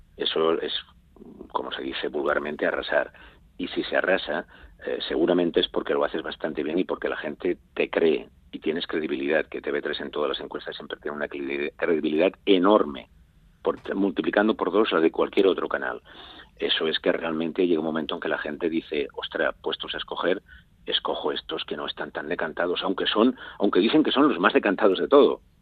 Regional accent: Valencian Community, Spain; que tengo casi 60 años y que soy valenciano

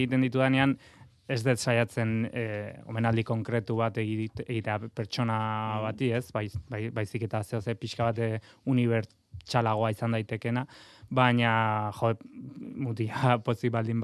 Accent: Burgos, Castile and León, Spain; Basque is a second language; Burgosekoa naiz, egia dena, nire ama emengoa dela eta bai. Familia emengoa diela

